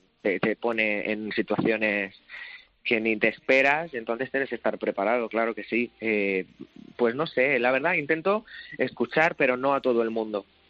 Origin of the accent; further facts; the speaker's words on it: Region of Murcia, Spain; Y yo como murciano, esa comida, esa gente, ese sol, esa cosa, la llevo en mi corazón